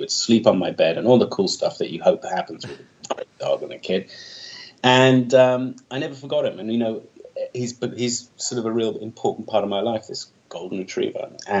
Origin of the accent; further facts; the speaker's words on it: London, United Kingdom; accent: London; English is a second language; And it was fantastic because that's how I learned English. I developed quite a thick London accent at that time, which is a sort of, it's not Cockney, but it's bordering on that area. We dropped our T's and stuff.